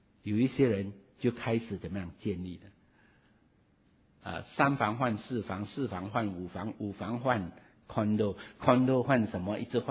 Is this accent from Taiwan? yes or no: no; Guangdong, China; 或者我们套一句我们广东人的一句俗语